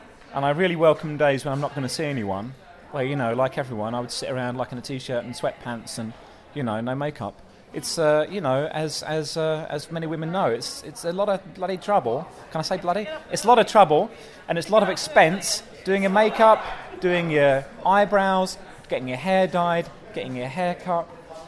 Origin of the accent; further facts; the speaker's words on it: London, United Kingdom; I'm from not far from … actually. I'm from South London